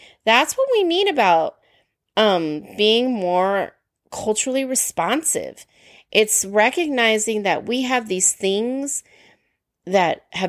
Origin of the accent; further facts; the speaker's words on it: California, United States; when I was growing up in California, in a very rural area of California, now it's heavily a suburban bedroom community